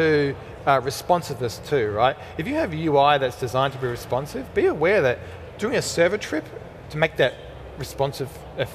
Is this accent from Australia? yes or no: yes; Australia; being Australian